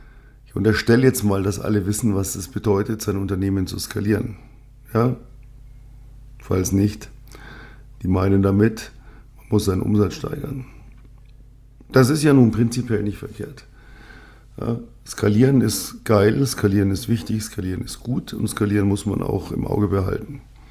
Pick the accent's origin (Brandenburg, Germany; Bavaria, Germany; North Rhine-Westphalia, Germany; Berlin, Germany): Bavaria, Germany; so ein richtiges Viech, wie man bei uns in Bayern sagt